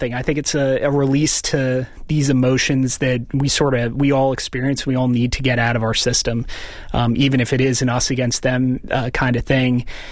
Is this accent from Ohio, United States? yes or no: no; Pennsylvania, United States; that just completely ripped apart the Penn State community, you know, the community of my hometown